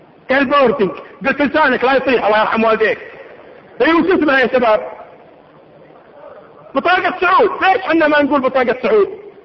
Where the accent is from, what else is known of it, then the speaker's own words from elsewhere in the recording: Dammam, Eastern Province, Saudi Arabia; طلعت مرة على الرصيف هنا الكرنيش عندنا في الدمام